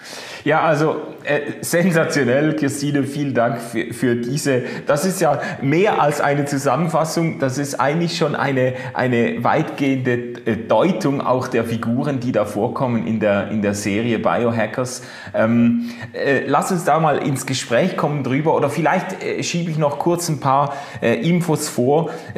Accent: Basel, Basel-Stadt, Switzerland; So als Basler habe ich da auch noch einen Bezug zu.

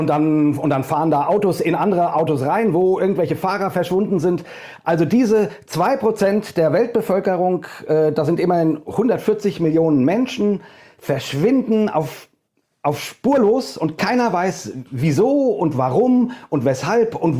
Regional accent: Hesse, Germany; accent: Hessian; wie gesagt, von Super 2. Ich bin Deutscher, wie man hört, an meinem wundervollen hessischen Akzent, den ich so habe. Wohne in der Nähe von Frankfurt

